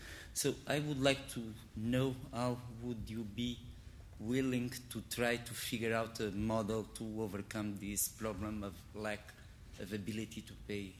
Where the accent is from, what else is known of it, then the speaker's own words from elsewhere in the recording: Portugal; English is a second language; I'm from Portugal, and personally living with HIV.